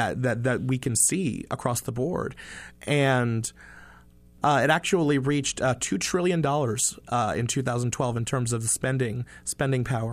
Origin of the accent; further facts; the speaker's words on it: Pensacola, Florida, United States; I am from Pensacola, Florida. I studied journalism at the University of South Florida.